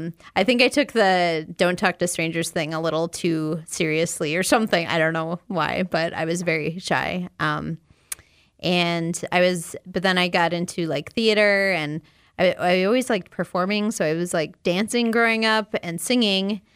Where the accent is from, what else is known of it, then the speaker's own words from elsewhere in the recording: Delavan, Wisconsin, United States; now in Madison, United States; I'm originally from Delavan, Wisconsin.